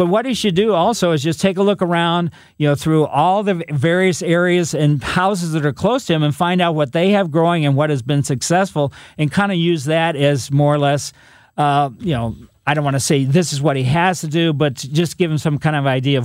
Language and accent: English; Ellisville, Missouri, United States; I grew up in that part of it. Well, I grew up in Ellisville, but Eureka is very close.